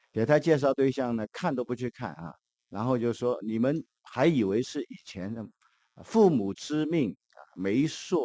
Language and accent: Chinese; China; 所谓我们中国人讲这个红白喜事哈